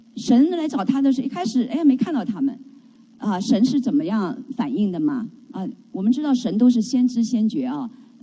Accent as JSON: {"language": "Chinese", "country": "China", "tie": "born or raised there", "said": "所以我是觉得我们大陆来的人有一点点先天不足，因为我们很多人成长在那个什么文化大革命，"}